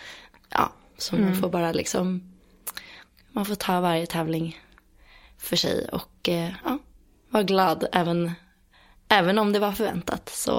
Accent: Stockholm, Stockholm County, Sweden; Jag är född och uppvuxen utanför Stockholm. Mm. Eller i en söderförort som heter Skarpnäck. Och nu för tiden bor jag i Hökarängen, ett stenkast bort.

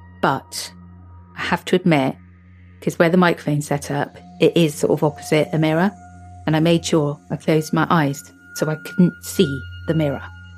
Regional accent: Australia; I'm from Australia, and I used to work at a 24/7 rural petrol station in a small town called Barham. It's on the Murray River

